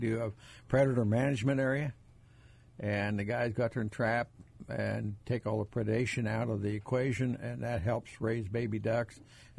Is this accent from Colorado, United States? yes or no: no; Missouri, United States; Well, I'm from Northwest Missouri. Walk 3 miles, you'll never see 12 roosters.